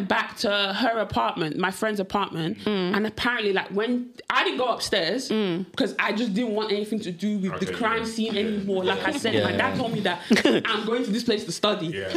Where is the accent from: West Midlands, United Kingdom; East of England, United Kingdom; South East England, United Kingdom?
East of England, United Kingdom; I'm from Essex, so I'm not in these, I'm not on any road. I'm just like, country lanes.